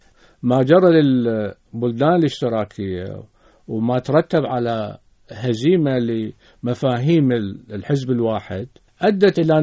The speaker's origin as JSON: {"language": "Arabic", "country": "Iraq", "said": "لأن المشكلة عندنا في العراق أن غالبية الأحزاب هي تتكلم بالماضي"}